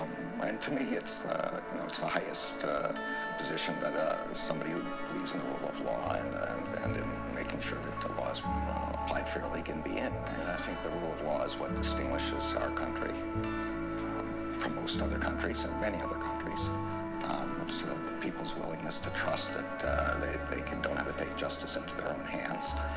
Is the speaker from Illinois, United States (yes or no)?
yes; Lincolnwood, Illinois, United States; This is not anything I could have ever imagined happening growing up in Lincolnwood, Illinois.